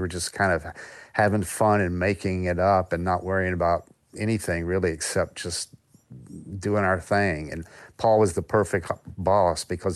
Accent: Tennessee, United States; now in New York, United States; which I'm from Tennessee originally, and I knew people in Nashville.

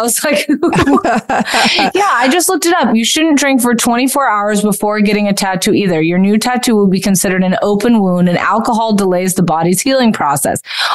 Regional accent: Indiana, United States; I'm from Indiana.

